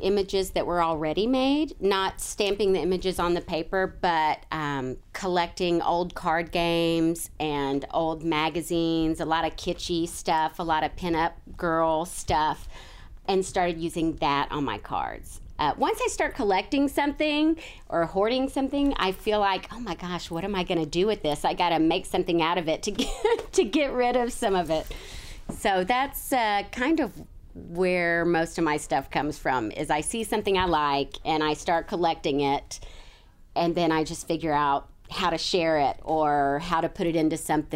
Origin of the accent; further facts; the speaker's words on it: Memphis, Tennessee, United States; Growing up in Memphis, my mom used to take me to the Pink Palace Arts and Crafts Show every year.